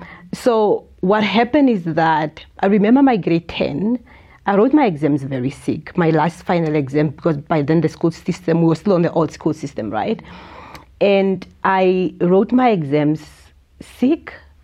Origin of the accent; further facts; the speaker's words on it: Walvis Bay, Erongo, Namibia; So I'm from Valdez, and I was raised in a single-headed household that composed of my mother.